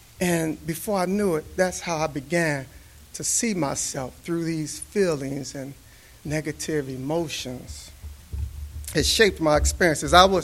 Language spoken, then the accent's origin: English; Washington, District of Columbia, United States; also born or lived in Langley Park, Maryland; I grew up in Washington, D.C., Northwest, Southeast, Northeast, and did a short stint in Langley Park, Maryland.